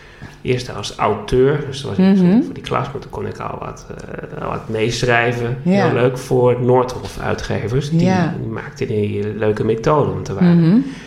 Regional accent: Groningen, Netherlands; En ik merk dat ik Groningen ook heel erg mis. Waar ik vandaan kom

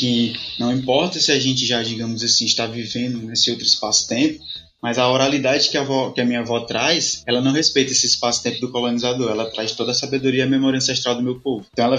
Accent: Ceará, Brazil; Os Tapuia Cariri, que é lá na Serra da Ibiapaba, que é também na serra de onde eu venho, a gente é chamado de povo do céu

